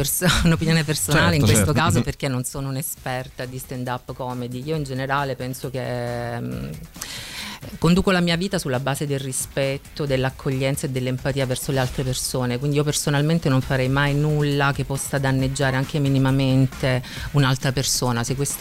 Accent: San Nicola, Apulia, Italy; also born or lived in Galatina; Sì, sono nata a Galatina, ma sì, sono di San Nicola, in realtà, un paese vicino.

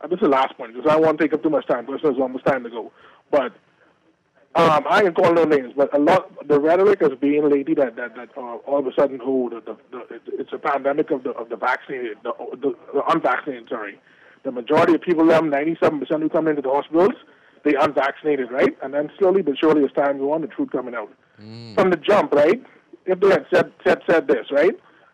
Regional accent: United States; You just mentioned how Americans, when they're in any situation, I'm American, they got that country backing them, right?

